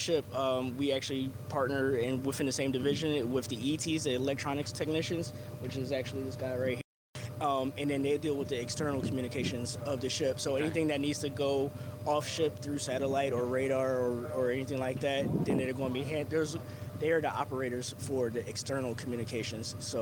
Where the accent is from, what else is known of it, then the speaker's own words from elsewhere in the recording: Philadelphia, Pennsylvania, United States; Originally Philadelphia, PA. Right.